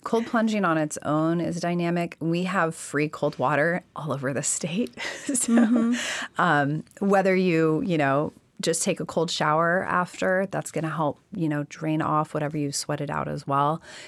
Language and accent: English; Alaska, United States; born or raised there